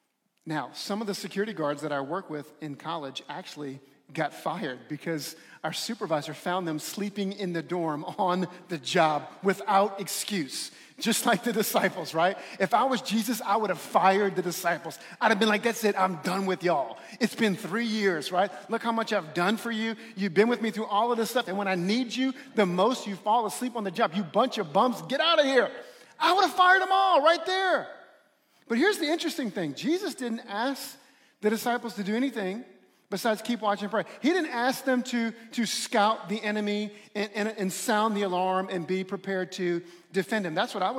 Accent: New Orleans, Louisiana, United States; I grew up in New Orleans.

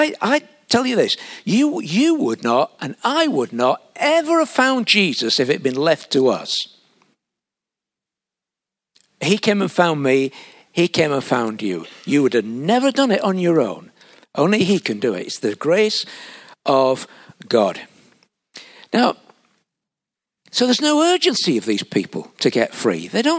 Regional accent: Yorkshire and the Humber, United Kingdom; where I grew up in Yorkshire

